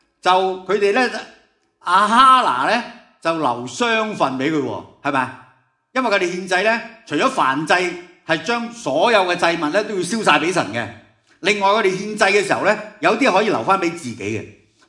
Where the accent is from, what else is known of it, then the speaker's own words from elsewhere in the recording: China; 即系好似我哋中国人咁咧，即系都要有仔送终咁样啦